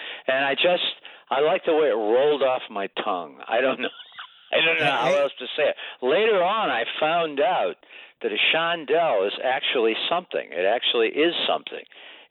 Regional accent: Niles, Michigan, United States; also born or lived in Dayton, Ohio; now in New York City, United States; I was born in Dayton, Ohio, and I was raised in Niles, Michigan, but I've lived right across from the Ed Sullivan Theater for about the last four years

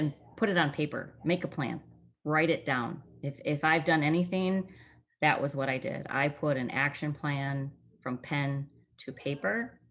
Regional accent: Racine, Wisconsin, United States; taking all of my readers through the book in Racine, Wisconsin, my hometown where I grew up, and kind of visiting my high school

